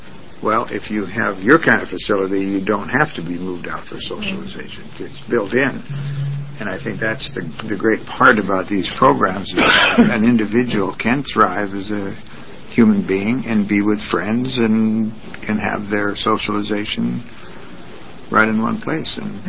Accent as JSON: {"language": "English", "region": "Oregon", "country": "United States", "said": "and I'm from Lane County, and I've talked about the McMinnville project to people in Lane County."}